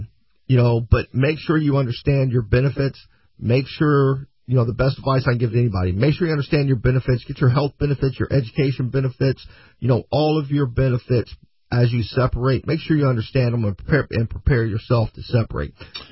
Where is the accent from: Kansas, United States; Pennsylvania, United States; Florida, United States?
Florida, United States; Yeah, well, you know, I grew up in Florida.